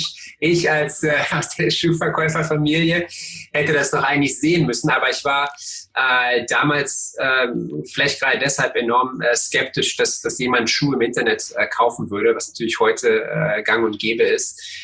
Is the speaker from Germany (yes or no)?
yes; Cottbus, Brandenburg, Germany; ich bin in Cottbus aufgewachsen und meine Großeltern und Großeltern, also in der Familie hatten wir ein Schuhgeschäft schon seit 1869